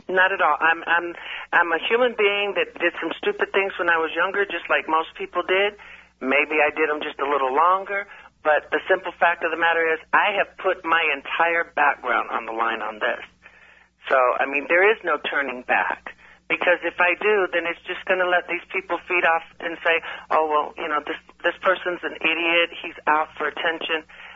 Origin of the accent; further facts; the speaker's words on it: the South, United States; I grew up in the South. I know maybe one Caucasian person for every 10 people of color, meaning black, Mexican.